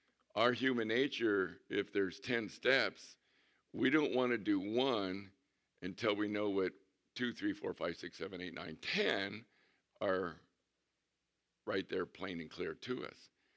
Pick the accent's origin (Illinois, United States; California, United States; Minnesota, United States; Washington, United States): California, United States; San Diego; I mean, when I was growing up in San Diego around the ocean all the time